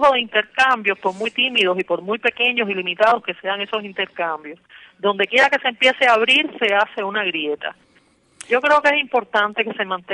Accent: Havana, Cuba; yo soy de La Habana Vieja y yo tengo familia allí, yo conozco muchísimas personas de allí.

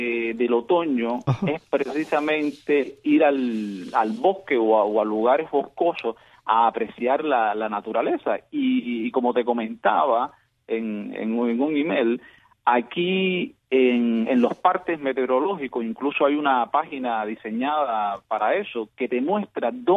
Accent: Cuba; Yo nací en Cuba

